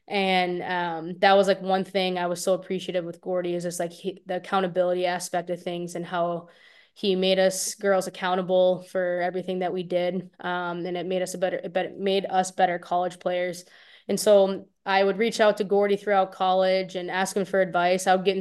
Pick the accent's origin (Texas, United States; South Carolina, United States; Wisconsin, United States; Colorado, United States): Wisconsin, United States; So I grew up in Wisconsin, and I go to Shattuck